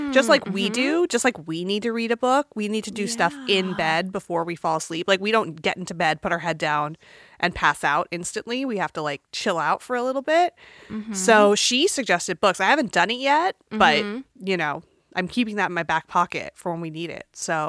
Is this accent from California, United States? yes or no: yes; Fresno, California, United States; Growing up in Fresno, I didn't even realize was like a thing.